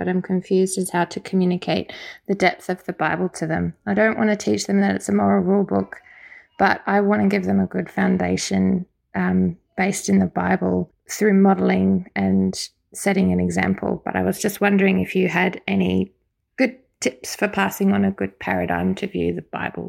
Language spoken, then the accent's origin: English; Karratha, Western Australia, Australia; from Karratha, Australia.